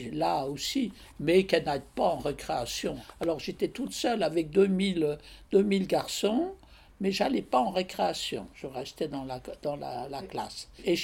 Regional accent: Paris, Île-de-France, France; Je suis une vraie Parisienne, j'ai beaucoup aimé, alors j'ai tout fait à Paris, je suis allée à l'école à Paris, d'abord une plus petite école, ensuite une école moyenne, ensuite je suis allée un peu en faculté à la Sorbonne, pas longtemps.

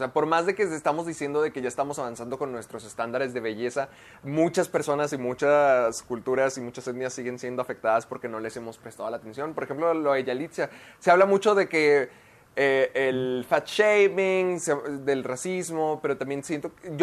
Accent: Mexico; tú y yo somos latinos, tú y yo somos mexicanos

